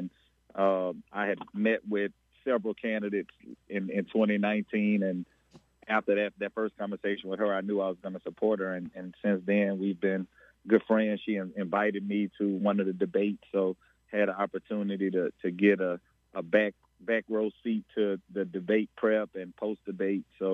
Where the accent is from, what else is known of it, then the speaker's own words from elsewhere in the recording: Baton Rouge, Louisiana, United States; You know, for me, I'm born and raised in Baton Rouge.